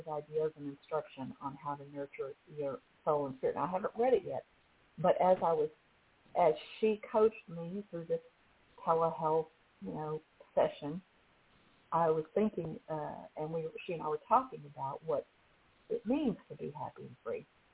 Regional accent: Arkansas, United States; And it's one of my favorite places in my home state of Arkansas.

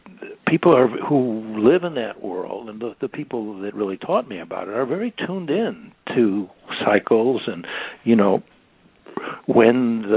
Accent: Chicago, Illinois, United States; a Jewish intellectual from an intellectual family growing up in Chicago, it's the wilderness and the idea of understanding it and being able to be comfortable in that world.

